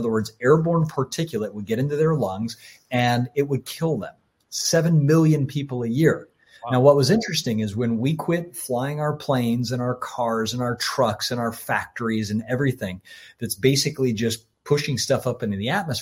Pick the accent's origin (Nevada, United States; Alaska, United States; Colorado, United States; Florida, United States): Florida, United States; When I was a kid and I grew up in Florida and we'd have a class 5 hurricane